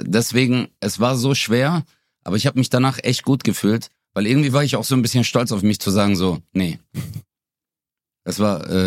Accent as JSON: {"language": "German", "town": "Stuttgart", "region": "Baden-Württemberg", "country": "Germany", "said": "wo kommst du denn her? Ich so, ja, Stuttgart."}